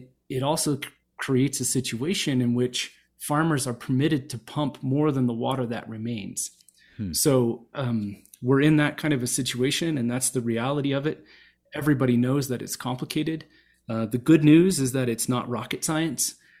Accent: Kansas, United States; So, you know, I grew up in Southwest Kansas, and five generations of my family are from out there.

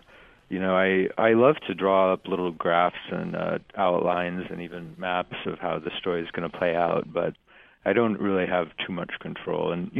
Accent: Tulsa, Oklahoma, United States; it's a little bit less clear growing up in Tulsa.

